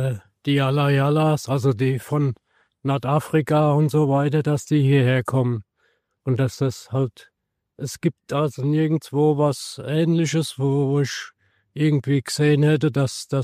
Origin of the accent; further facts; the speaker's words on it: Darmstadt, Hesse, Germany; Ich komme aus Hessen.